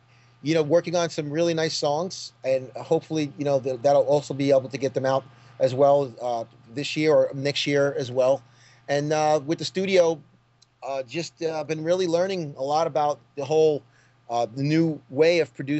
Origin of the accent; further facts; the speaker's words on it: New York City, New York, United States; born there; also born or lived in Miami; Well, I was born in the Bronx.